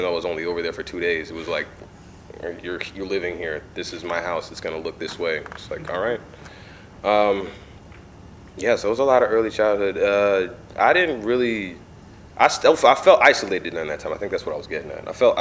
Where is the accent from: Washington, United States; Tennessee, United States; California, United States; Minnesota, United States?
Washington, United States; Seattle; I grew up in Seattle. I was born in Philadelphia originally.